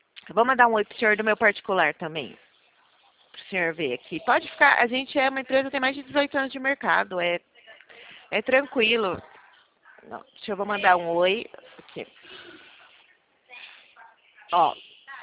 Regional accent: São Paulo, Brazil; Não, não, sou daqui de São Paulo

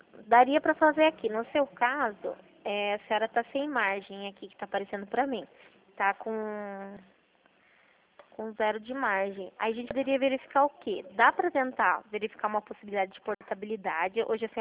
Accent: Itapetininga, São Paulo, Brazil; eu sou aqui de Itapetininga.

